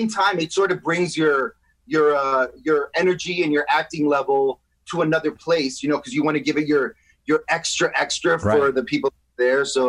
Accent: New York City, New York, United States; Yeah, I'm from New York City, Washington Heights.

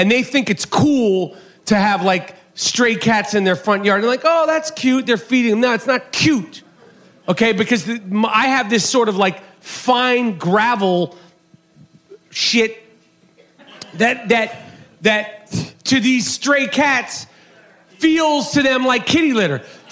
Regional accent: New York City, New York, United States; now in Los Angeles, United States; And it's not because I'm from New York.

